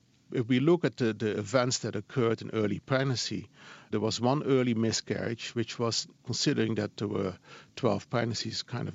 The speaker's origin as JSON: {"language": "English", "country": "Netherlands", "second_language": "English", "said": "I'm from the Netherlands. Can't get rid of that accent."}